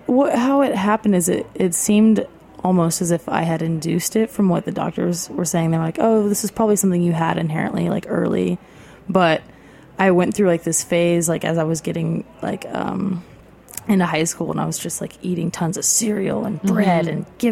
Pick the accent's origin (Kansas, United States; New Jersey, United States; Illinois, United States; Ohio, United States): Kansas, United States; Winfield; because I grew up in Winfield, actually, which was about 2.5 hours south of there, and which is a tiny town.